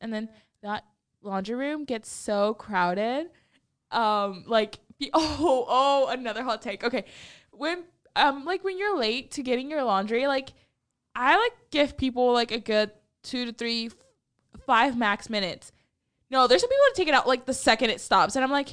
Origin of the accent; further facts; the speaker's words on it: Texas, United States; I was like, I am from Texas, but I'm never outside for more than 30 minutes at a time.